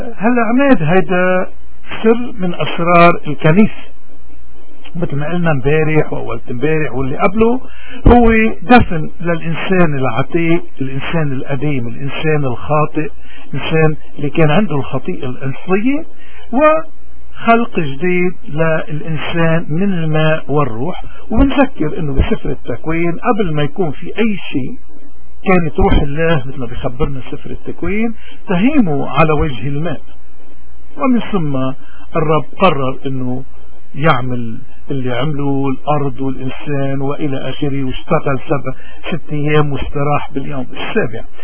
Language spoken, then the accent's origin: Arabic; Lebanon; نحن كلبنانيين عنا كتير عادات وتقاليد، لانه بجبالنا خصوصا